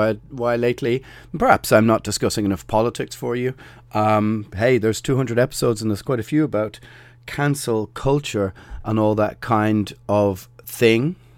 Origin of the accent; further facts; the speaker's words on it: Ireland; We got to the party late, as most Irish people do. I remember when there was lots of Polish living in Ireland.